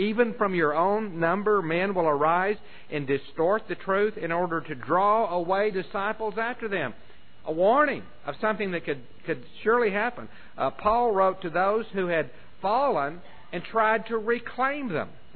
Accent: Snyder, Texas, United States; Now, If out where I grew up around Snyder, Texas, there were signs that said danger, falling rock, I'd say somebody was playing a joke on someone.

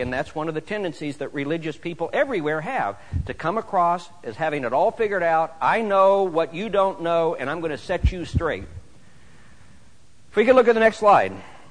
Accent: Northeast, United States; I don't know if people, if that's because I'm from the Northeast

